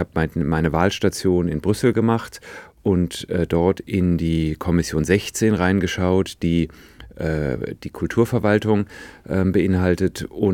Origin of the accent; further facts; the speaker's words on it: Kassel, Hesse, Germany; Ich glaube, ganz tatsächlich kam die Kunst in mein Leben in meiner Heimatstadt Kassel.